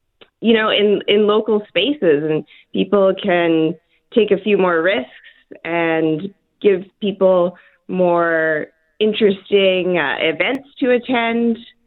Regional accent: Vancouver, British Columbia, Canada; now in Winnipeg, Canada; I grew up in Vancouver. And I've decided to make Winnipeg my home and open a restaurant here.

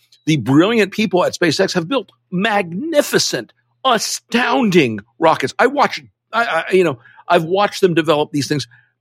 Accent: Florida, United States; I'm a space kid. I grew up around the space program. I grew up in Florida in the 60s.

